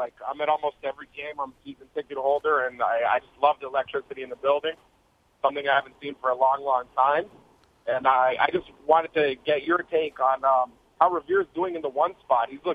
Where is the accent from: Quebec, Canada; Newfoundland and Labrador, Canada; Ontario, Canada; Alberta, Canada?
Ontario, Canada; Mississauga; I grew up playing sports in Mississauga. I played football